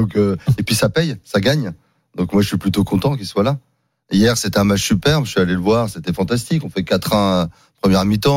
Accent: Grand Est, France; born there; moi, je suis né dans les Ardennes, donc j'aime bien Sedan.

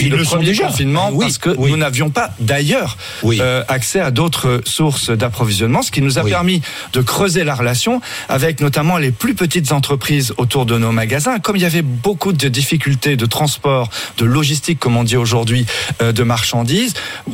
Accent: Brittany, France; Excusez-moi, je suis breton.

